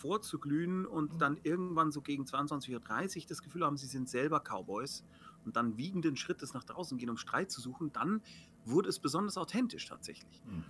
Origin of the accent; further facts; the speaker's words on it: Germany; Klar, als Deutscher muss man ja immer auch das Leid mit kommunizieren.